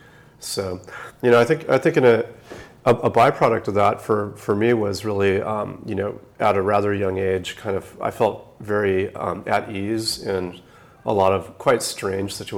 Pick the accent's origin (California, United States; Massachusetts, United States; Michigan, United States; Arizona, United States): California, United States; Redondo Beach; born there; I was born in 1968 in Redondo Beach.